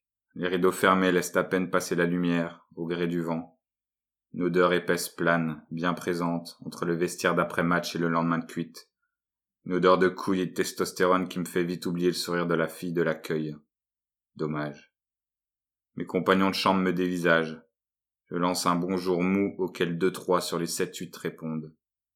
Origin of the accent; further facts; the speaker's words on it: Lille, Hauts-de-France, France; Moi je viens de Lille, je suis là pour le week-end, pour un stage de clown.